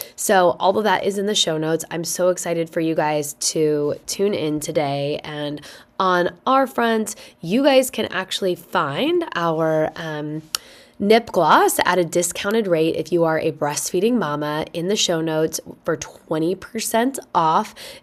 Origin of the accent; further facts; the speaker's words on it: Indiana, United States; I'm a fellow Midwesterner, born and raised in Indiana.